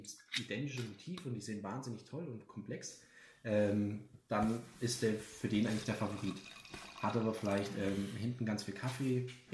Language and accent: German; Thuringia, Germany; Ich komme ja aus Thüringen. Das kratzt an meinem Ego.